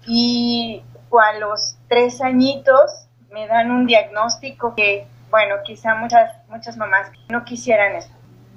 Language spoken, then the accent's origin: Spanish; Atempan, Puebla, Mexico; soy originaria del estado de Puebla, soy de un pequeño pueblito llamado Atempan, que está ya pegado a los límites con Veracruz.